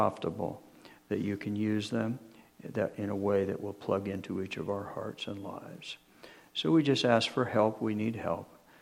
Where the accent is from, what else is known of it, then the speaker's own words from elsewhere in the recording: Texas, United States; accent: Texas; I still have a little of my Texas accent.